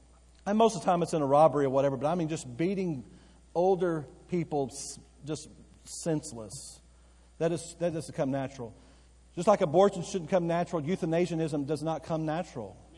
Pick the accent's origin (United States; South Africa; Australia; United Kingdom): United States; Bowie, Texas; I grew up in the big city of Bowie, Texas. I was born in Bowie.